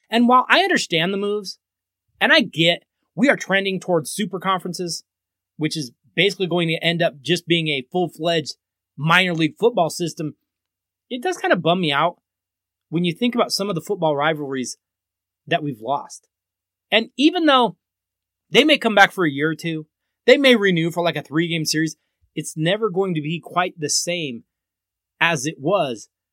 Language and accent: English; Colorado, United States; Hey, growing up in Colorado, I hated the Nebraska Cornhuskers.